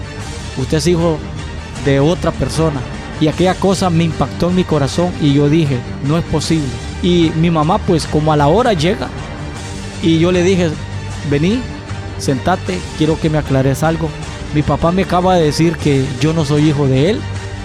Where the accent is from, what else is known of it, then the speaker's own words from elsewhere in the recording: Sehuaca, Santa Bárbara, Honduras; a los 12 años salí de mi pueblo natal, Sehuaca, Santa Bárbara.